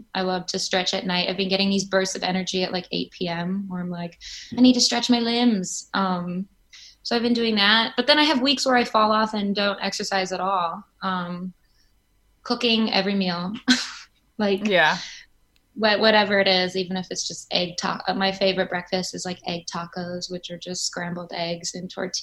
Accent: Chicago, Illinois, United States; now in New York, United States; And I'm from Chicago. It's obviously a state thing in the US.

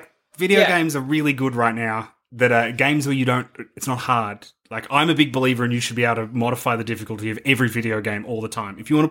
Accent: Victoria, Australia; I just feel like I am from Victoria, and that's bad.

